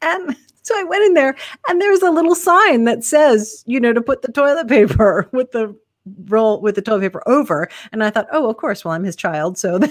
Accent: New York City, New York, United States; Because when you say East Coast, right, I'm from New York City, but then I think how much I love New England.

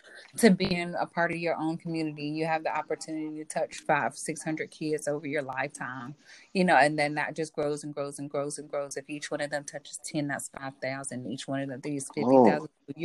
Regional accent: Miami, Florida, United States; Well, I grew up in Miami, Florida.

